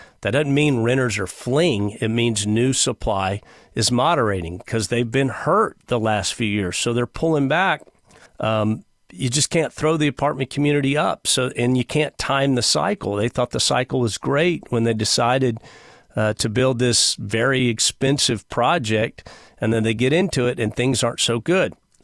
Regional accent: Houston, Texas, United States; I mean, I lived in Houston. I was born in Houston. I went to high school in Houston.

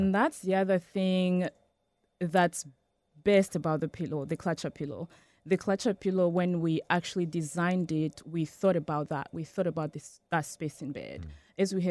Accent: DR Congo; moved away as an adult; now in United States; I grew up in Africa. I was born in Congo. I grew up in Congo. I fetched water every morning and I had to take my shower quickly and go to school again, walk to school.

